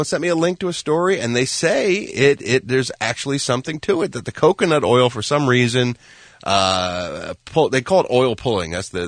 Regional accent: United States; I have McDonald's. I'm an American.

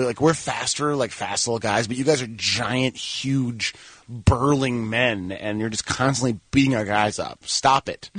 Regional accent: Chicago, Illinois, United States; But like growing up in the city, there's like a whole ID with it, and you're really close to other Chicagoans.

